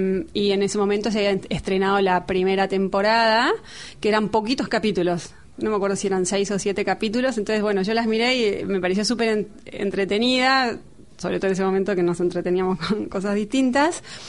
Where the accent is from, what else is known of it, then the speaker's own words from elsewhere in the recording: Argentina; soy argentina, con lo cual no tengo inglés nativo